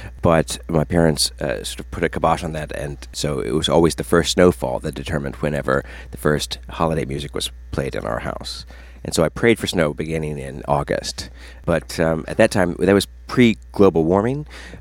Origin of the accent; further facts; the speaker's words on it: Indiana, United States; I grew up in Indiana